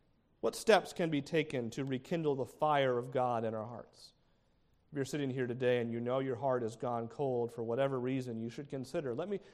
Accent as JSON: {"language": "English", "region": "New England", "country": "United States", "tie": "born or raised there", "lives_now": "Florida, United States", "said": "We don't do this as much in Florida, but where I grew up in New England"}